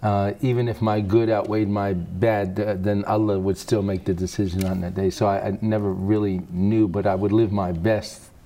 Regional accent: Washington, District of Columbia, United States; Actually in Washington, D.C.

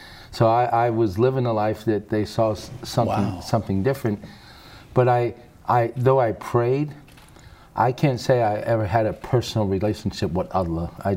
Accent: Washington, District of Columbia, United States; Actually in Washington, D.C.

